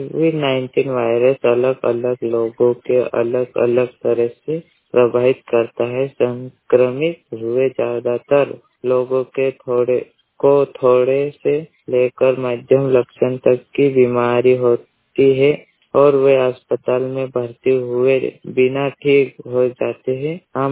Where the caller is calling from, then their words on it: Chandrada, Madhya Pradesh, India; बड़वानी जिले के ग्राम पंचायत चंद्रड़ा का निवासी हूँ।